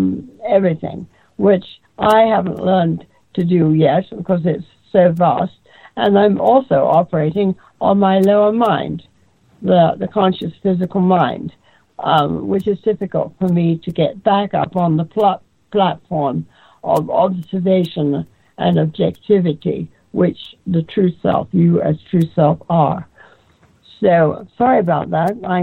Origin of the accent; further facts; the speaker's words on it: Arizona, United States; Well, I'm in a state of confusion right now, but Arizona. I'm from